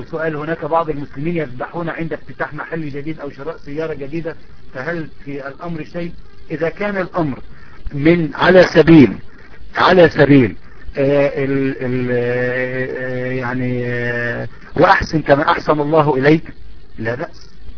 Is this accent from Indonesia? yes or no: no; Egypt; يعني عندما يسمي ولده عبد الرحيم، ينادوا عندنا في مصر عبد الرحيم